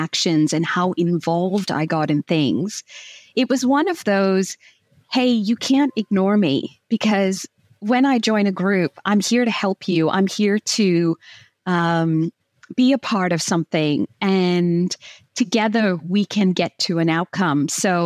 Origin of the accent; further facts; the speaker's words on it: Massachusetts, United States; growing up in the States and in Massachusetts in particular, a lot of the times I was the first.